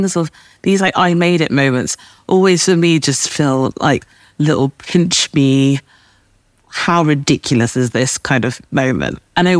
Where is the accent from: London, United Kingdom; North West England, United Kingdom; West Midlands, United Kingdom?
London, United Kingdom; near the same area that I grew up in London. So we were just having a nice little, this group of Southwest London women, including Sonia Boyce